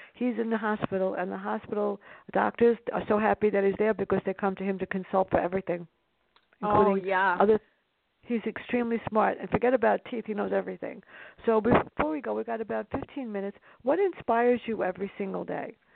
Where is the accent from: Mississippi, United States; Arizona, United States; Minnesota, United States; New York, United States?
New York, United States; New York City; now in upstate New York, United States; I grew up in the South Bronx. I moved to the Bronx, a different area, until my mom died. Then we moved.